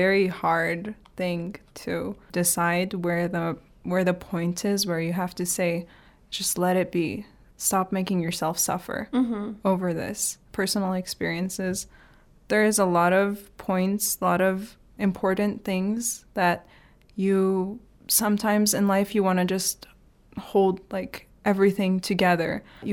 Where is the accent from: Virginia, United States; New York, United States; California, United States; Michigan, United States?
California, United States; I'm from America.